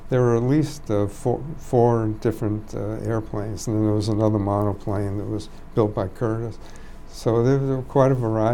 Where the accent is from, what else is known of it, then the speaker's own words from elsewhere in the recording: Quincy, Massachusetts, United States; I grew up right near Wollaston Beach, and tens of thousands of people gathered at the beach to see the airplanes for free.